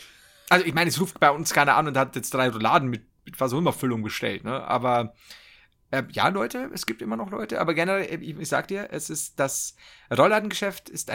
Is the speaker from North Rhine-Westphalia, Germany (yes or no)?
no; Bavaria, Germany; wir sind aus Bayern.